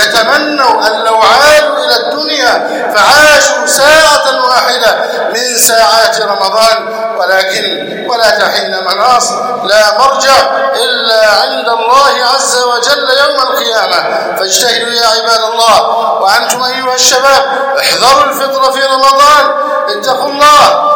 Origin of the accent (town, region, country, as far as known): Egypt